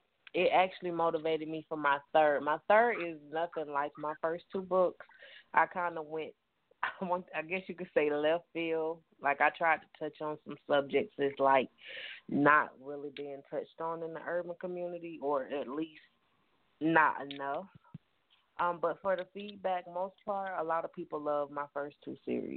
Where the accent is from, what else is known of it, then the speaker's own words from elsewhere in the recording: Atlanta, Georgia, United States; I'm 28 years old. I'm from Atlanta, Georgia.